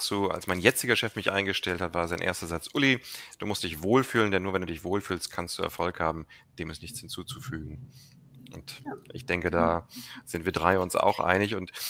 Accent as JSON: {"language": "German", "region": "Hamburg", "country": "Germany", "said": "Als Hamburger muss ich natürlich ganz klar widersprechen."}